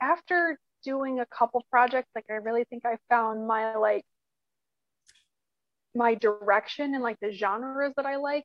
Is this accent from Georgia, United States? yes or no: no; Detroit, Michigan, United States; I really resonate with because again, I'm from Detroit, so